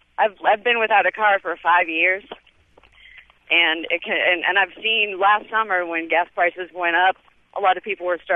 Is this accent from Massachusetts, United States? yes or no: yes; Boston, Massachusetts, United States; now in Nashville, United States; I just decided I'm from the Boston area originally, which has the best subway system in the country, and the original subway system in the country. And here in Nashville, the public transportation is really not very good at all.